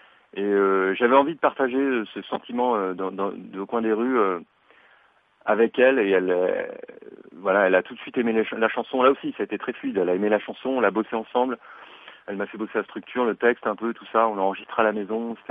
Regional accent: Lyon, Auvergne-Rhône-Alpes, France; nous, on est de Lyon tous les deux, on habite dans le même quartier

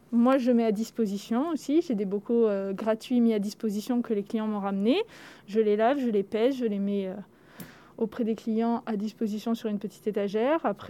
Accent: Bordeaux, Nouvelle-Aquitaine, France; je viens de Bordeaux. J'ai vécu 27 ans à Bordeaux, je suis née là-bas.

